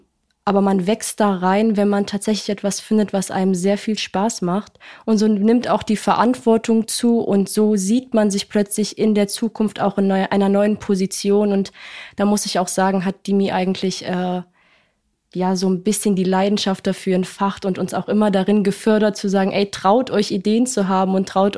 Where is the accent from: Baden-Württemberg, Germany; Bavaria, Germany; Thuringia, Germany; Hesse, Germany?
Hesse, Germany; Hessisch Lichtenau; Ich komme selber auch aus Hessisch-Lichtenau. Das ist die kleine Stadt, in der wir gegründet haben.